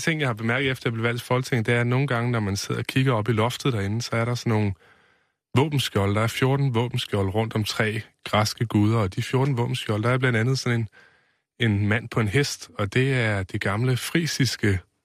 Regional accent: Central Denmark Region, Denmark; Jeg er jo ikke fra Sønderjylland, jeg kommer fra Vestjylland, og der har vi jo altid hørt til Danmark eller sådan.

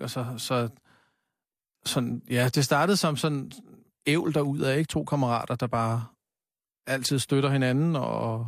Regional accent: Copenhagen, Capital Region of Denmark, Denmark; jeg er vokset op på Amager

